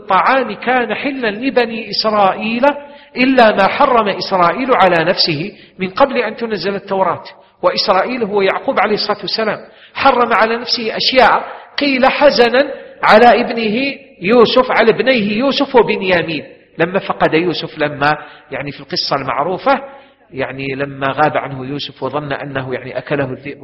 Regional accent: Algeria; كما هو الحال عندنا في الجزائر،

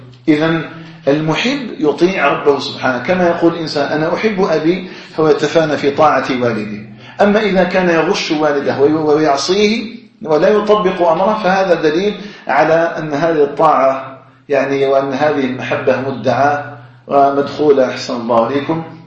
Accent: Algeria; اللهم اجعل بلدنا الجزائر آمنا مطمئنا وسائر بلاد

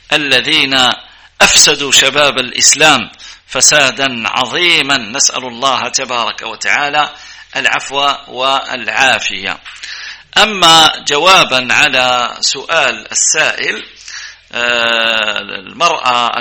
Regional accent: Libya; أن يحفظ بلدنا ليبيا

